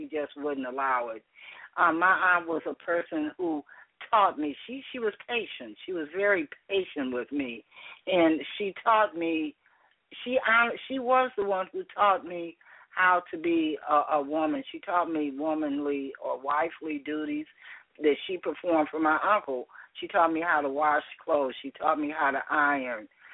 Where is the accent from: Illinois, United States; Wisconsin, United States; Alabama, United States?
Illinois, United States; Chicago; also born or lived in Cleveland; Well, you know, I was born in Cleveland, Ohio, and raised in Chicago by my aunt and uncle.